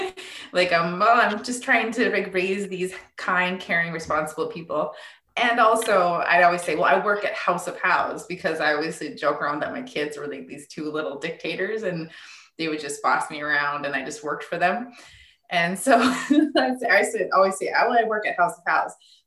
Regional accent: Fond du Lac, Minnesota, United States; now in Sawyer, United States; I am Eagle Clan. I'm from Fond du Lac, and I live in the village of Sawyer.

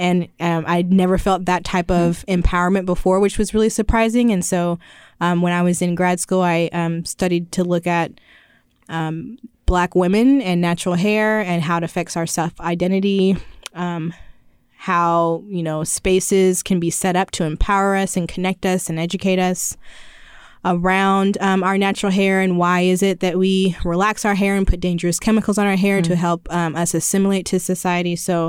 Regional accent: Texas, United States; also born or lived in Panama / Washington / Germany; I was born in Panama, and we moved around Washington State. We lived in Germany for a few years and moved back to Texas. I've been there, the longest stint of my life was in Texas.

